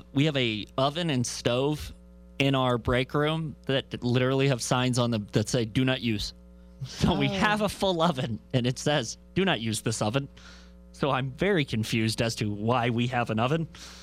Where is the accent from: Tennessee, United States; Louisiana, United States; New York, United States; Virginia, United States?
Tennessee, United States; born there; But then again, I was born in Tennessee, and I'm a Chiefs and Cubs fan